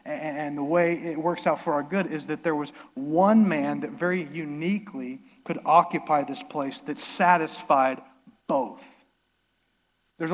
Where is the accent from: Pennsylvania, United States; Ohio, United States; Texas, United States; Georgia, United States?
Texas, United States; Bushland; That's what we did growing up in Bushland, Texas.